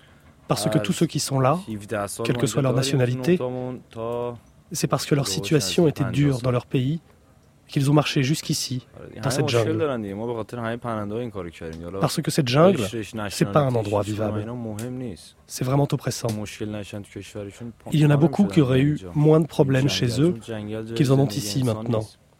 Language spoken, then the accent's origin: French; Iran; now in France; Je viens d'Iran. J'ai 26 ans. On est 9 Iraniens de 17 à 50 ans